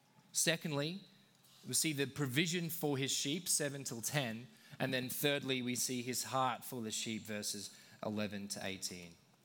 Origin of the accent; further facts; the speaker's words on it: Australia; growing up in Australia, we tend to think thousands of sheep being kind of herded by helicopters